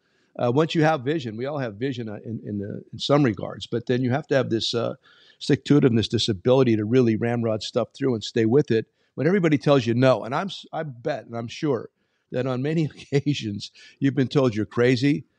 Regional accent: Hazleton, Pennsylvania, United States; we're trying to bring together the Hispanic and Anglo cultures in my hometown.

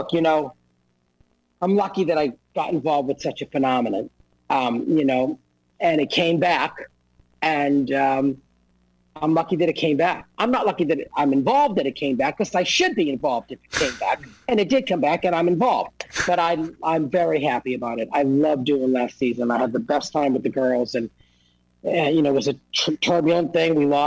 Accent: Boston, Massachusetts, United States; now in New York, United States; I'm from Massachusetts, Boston, we say Mario.

